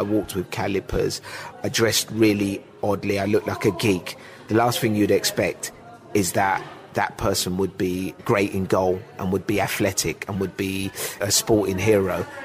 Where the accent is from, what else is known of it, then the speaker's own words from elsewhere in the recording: London, United Kingdom; for a young kid like myself, 11, 12 years old, growing up in East London